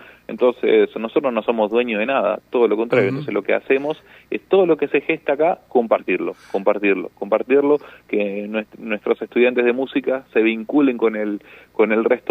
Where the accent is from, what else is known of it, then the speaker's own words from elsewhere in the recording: Santa Rosa, La Pampa, Argentina; born there; now in General Pico, Argentina; Yo nací en Santa Rosa, y hoy, viviendo en General Pico